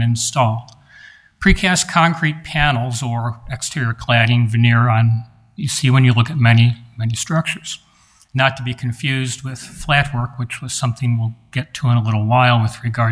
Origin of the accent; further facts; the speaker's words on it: Syracuse, New York, United States; I'm here from Syracuse, New York.